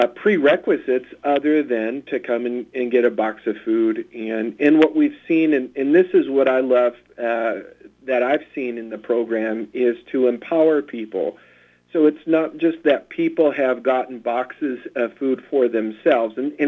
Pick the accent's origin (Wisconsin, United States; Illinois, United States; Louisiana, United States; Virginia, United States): Wisconsin, United States; It's a good thing it has cheese in there, because, we're from Wisconsin.